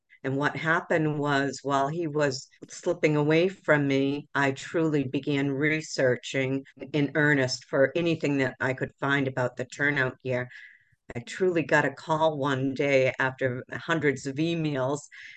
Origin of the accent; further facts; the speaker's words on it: Worcester, Massachusetts, United States; Growing up in Worcester, I feel like we're neighbors.